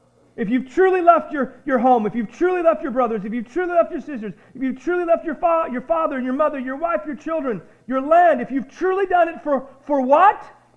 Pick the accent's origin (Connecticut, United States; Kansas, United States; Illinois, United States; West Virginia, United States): Kansas, United States; Prairie Village; also born or lived in Chanute; The little church I grew up going to in Chanute, and the big church I grew up to going in Prairie Village, Kansas